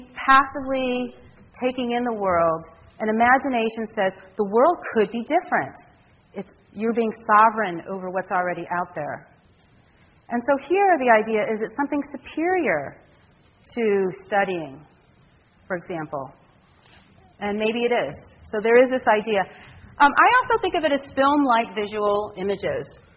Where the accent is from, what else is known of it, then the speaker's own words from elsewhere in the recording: Detroit, Michigan, United States; also born or lived in Ohio; now in San Francisco, United States; I grew up in the Detroit area. I went to school in the Ohio cow field area. And the idea that I would live in San Francisco just was off my radar.